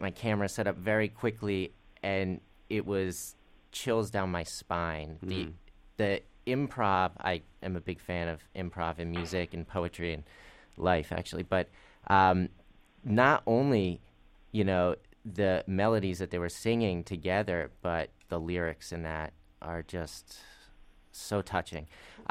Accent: New Jersey, United States; in New Jersey at the New Jersey International Film Festival, mm-hmm. which I'm very excited to do, my home state.

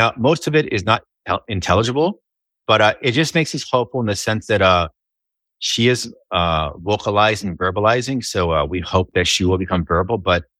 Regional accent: Miami, Florida, United States; Well, I was born in Florida, raised in Miami.

